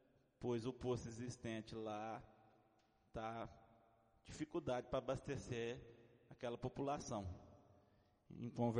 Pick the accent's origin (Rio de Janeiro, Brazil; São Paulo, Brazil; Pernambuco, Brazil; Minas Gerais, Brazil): Minas Gerais, Brazil; Carneirinho; Fomos criados juntos aqui em Carneirinho, né?